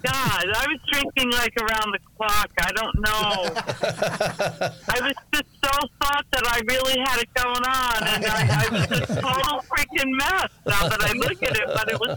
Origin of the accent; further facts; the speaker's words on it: Bedford, Massachusetts, United States; I come from Bedford, Mass, and now all of a sudden I'm in this bomb thing with.